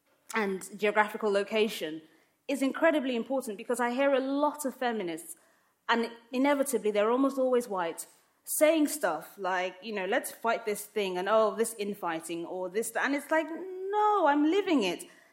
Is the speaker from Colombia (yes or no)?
no; London, United Kingdom; also born or lived in Lagos, Nigeria; I grew up in London and in Lagos, in Nigeria. My family is Muslim. I'm clearly a black woman. I'm clearly of African descent. … so it's pretty African.